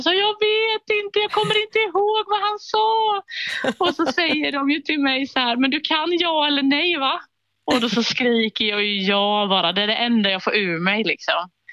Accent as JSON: {"language": "Swedish", "region": "Småland", "country": "Sweden", "said": "och jag är från Småland"}